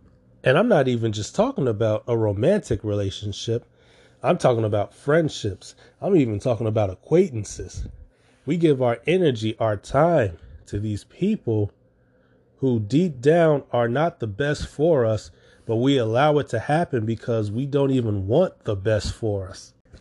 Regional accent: Chicago, Illinois, United States; I'm from Chicago.

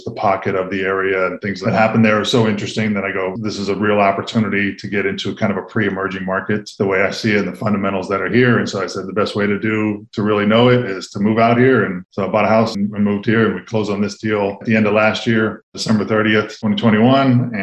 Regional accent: California, United States; now in New Orleans, United States; I am originally from California. About 7 months ago, moved to New Orleans and been loving it ever since.

